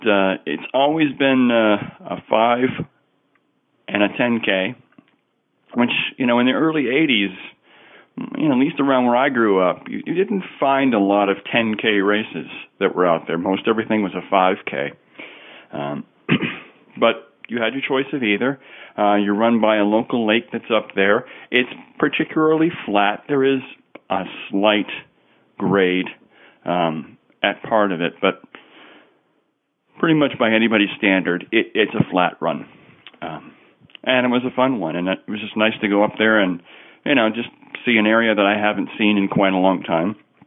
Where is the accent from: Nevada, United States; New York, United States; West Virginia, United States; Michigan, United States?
New York, United States; Cicero; it's up, pardon me, up around where I grew up in Cicero, New York, and it's called the Cicero Swamp Rat Run.